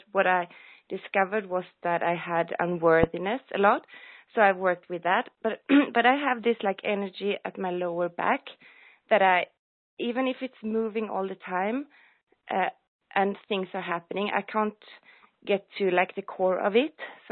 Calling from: Höllviken, Skåne, Sweden; Hi. Wow. I'm calling from Sweden, from Höllviken.

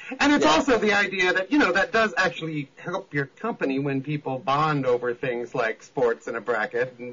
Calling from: Kansas City, Missouri, United States; Hi, I'm calling from Kansas City.

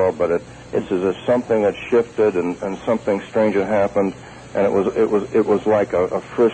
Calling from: Tucson, Arizona, United States; Tucson, Arizona.

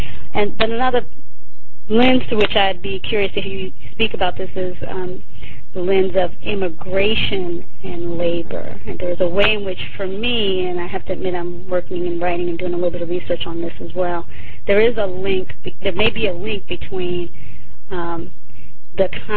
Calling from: San Francisco, California, United States; I'm calling from San Francisco.

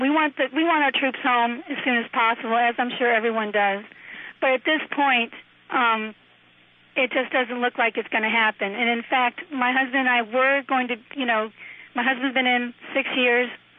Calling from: South Carolina, United States; I'm calling you from South Carolina because I'm staying with my in-laws.

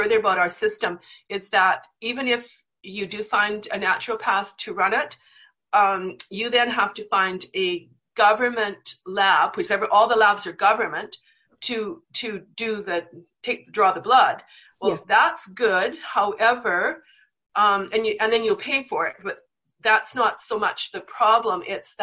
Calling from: British Columbia, Canada; So I'm in British Columbia, right. Canada, and it's really difficult to get labs run here.

